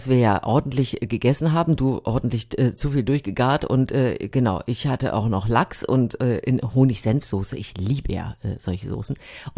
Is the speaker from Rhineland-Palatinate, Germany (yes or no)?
no; Triptis, Thuringia, Germany; Ich kann dir sagen, wie der in meinem kleinen Ort hieß, wo ich herkomme.